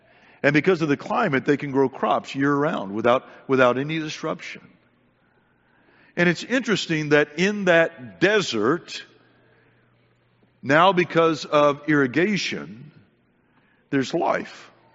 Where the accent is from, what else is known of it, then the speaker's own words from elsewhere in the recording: Santa Maria, California, United States; When I was a boy growing up in California, we lived in some really beautiful places. We lived up on the coast in an area called Santa Maria